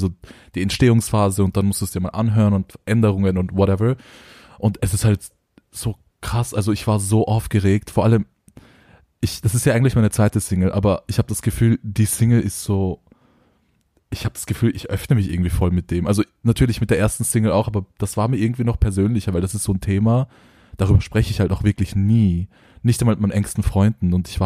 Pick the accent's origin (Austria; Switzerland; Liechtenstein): Austria; Meine Eltern sind in der Türkei geboren und aufgewachsen. Und genau, also ich bin hier in Österreich geboren und aufgewachsen, aber so mein Background ist kurdisch.